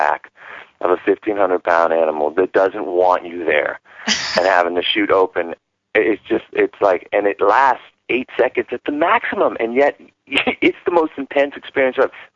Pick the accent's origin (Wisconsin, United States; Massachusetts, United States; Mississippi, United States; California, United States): Massachusetts, United States; Newton; It was funny because I grew up in Newton, Massachusetts, and you know, two things do not come from Newton, and that's bull riders and tough guys.